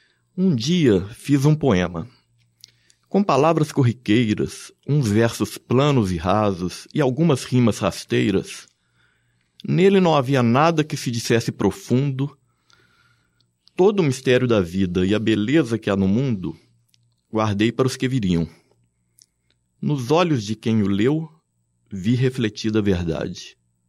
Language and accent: Portuguese; Ouro Preto, Minas Gerais, Brazil; Eu sou de Ouro Preto, né? Que é uma cidade que tem todo esse peso histórico